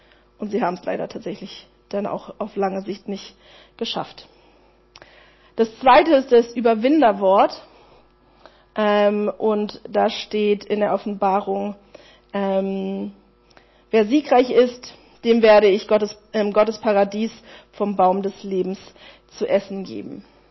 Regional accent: Berlin, Germany; now in Pforzheim, Germany; Als Berliner denke ich ja, Pergamonmuseum, sind wir als Kind schon drin gewesen

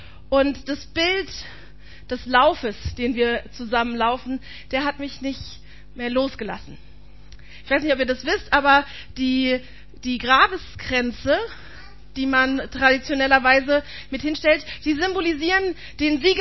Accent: Berlin, Germany; als Berliner finde ich das ja ganz charmant

